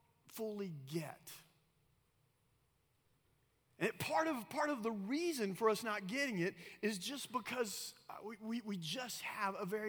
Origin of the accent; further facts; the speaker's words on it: Argentina; I grew up in South America, in Argentina. A lot of my closest friends were Argentines